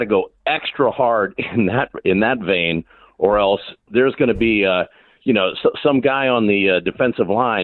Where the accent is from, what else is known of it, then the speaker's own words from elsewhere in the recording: Warren, Ohio, United States; Yeah, you know, I'm from Warren